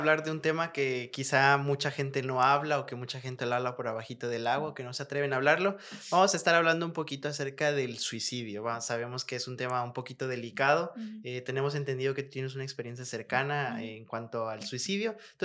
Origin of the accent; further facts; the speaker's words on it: Chetumal, Quintana Roo, Mexico; Imagínate que yo soy de Chetumal, Quintana Roo, pues de punta a punta ando.